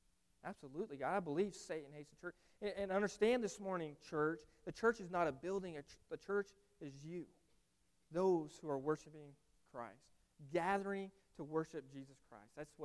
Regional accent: Wellington, Kansas, United States; Growing up in Wellington, Kansas, a small community, it was the same thing.

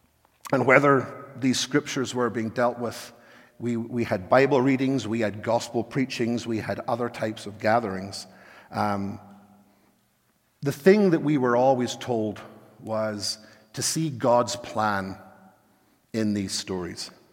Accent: Edinburgh, Scotland, United Kingdom; born there; moved away; you know I wasn't born here. I didn't just make up this accent to seem different. I was born in Edinburgh, and I was raised in the Brethren Church

